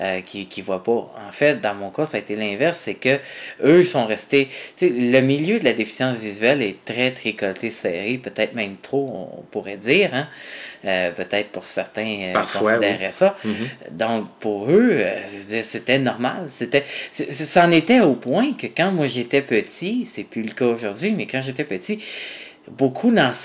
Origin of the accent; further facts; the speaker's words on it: Saint-Jérôme, Quebec, Canada; born there; Moi, je suis né à Saint-Jérôme.